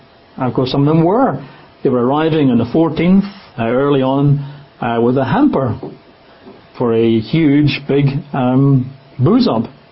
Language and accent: English; Scotland, United Kingdom; I guess when I was growing up in Scotland, so supper was something that happened very late at night before we went to bed.